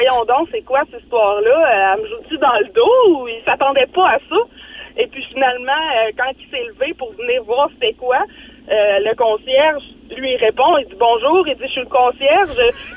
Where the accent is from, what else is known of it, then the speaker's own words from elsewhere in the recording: Sherbrooke, Quebec, Canada; moi, je suis de Sherbrooke et j'ai rencontré mon mari à Sherbrooke